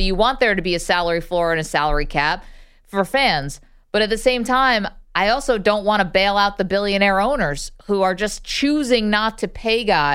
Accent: Binghamton, New York, United States; Love my hometown.

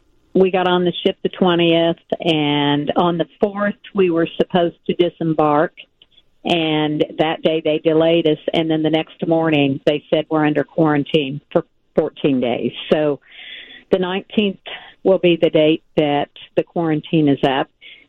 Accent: Indiana, United States; No, we're from Southern Indiana.

